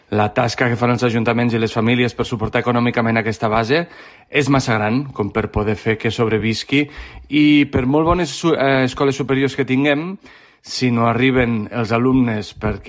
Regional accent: Lleida, Catalonia, Spain; jo que sóc de Lleida

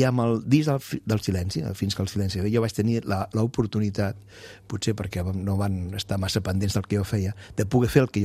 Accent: Navarrés, Valencian Community, Spain; la cultura de l'interior és més manxega, o aragonesa, perquè en el meu poble hi ha molta ascendència aragonesa, que no pas catalana.

